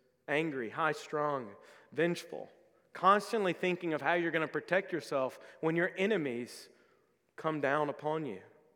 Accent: the South, United States; Now, I'm an American. I grew up in the South, conservative, Bible Belt country.

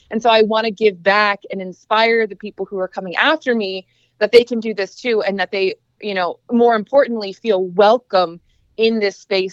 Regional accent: Pennsylvania, United States; Growing up, I'm not from Kansas City. I'm from Southeast Pennsylvania, but you know, I was heavily involved in the Boys and Girls Club back home.

